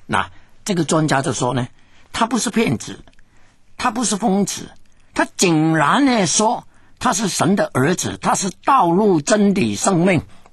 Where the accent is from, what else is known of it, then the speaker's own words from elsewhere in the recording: China; 那我们中国人呢，特别呢喜欢讲良心